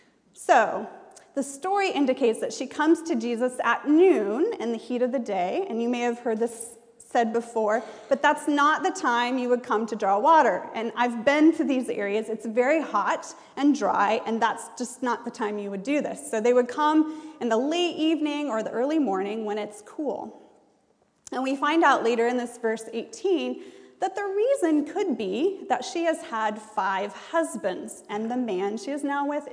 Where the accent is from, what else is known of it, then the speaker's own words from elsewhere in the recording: United States; And as an American who, you know, we have a lot of eye contact